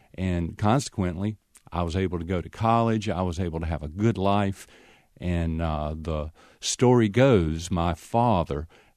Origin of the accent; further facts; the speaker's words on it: Wadesboro, North Carolina, United States; Well, I grew up in a little town, Wadesboro, North Carolina, which is the county seat of Anson County.